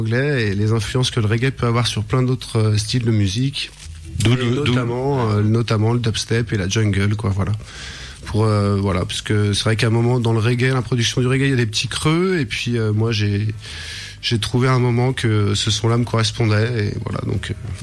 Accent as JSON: {"language": "French", "town": "Lyon", "region": "Auvergne-Rhône-Alpes", "country": "France", "said": "je suis lyonnais"}